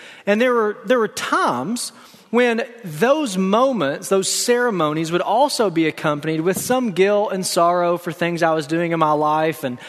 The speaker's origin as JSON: {"language": "English", "region": "the South", "country": "United States", "tie": "born or raised there", "said": "But one of the tensions I felt personally growing up in the South was I couldn't figure out where being an American and culturally being a Christian ended and where being a Christian spiritually began."}